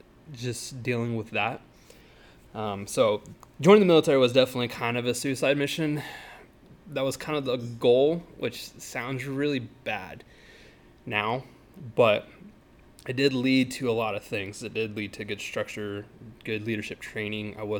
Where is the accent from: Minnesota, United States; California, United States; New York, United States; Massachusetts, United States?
California, United States; Sacramento; So I'm 28, you know. Been in California my whole life. I'm originally from Sacramento.